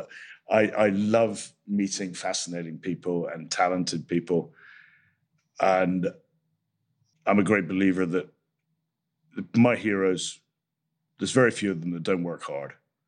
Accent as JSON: {"language": "English", "region": "Scotland", "country": "United Kingdom", "said": "But I'm Scottish. There's a rumor that Scots people are tight. We're not."}